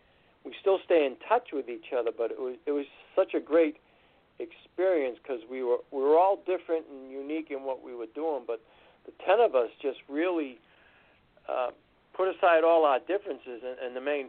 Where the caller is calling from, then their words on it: New Hampshire, United States; New Hampshire.